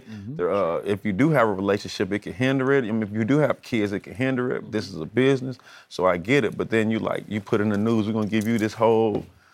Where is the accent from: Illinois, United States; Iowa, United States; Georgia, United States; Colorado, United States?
Georgia, United States; Atlanta; But for the most part, I'm from Atlanta. I'm obviously a Hawks fan because I'm from Atlanta.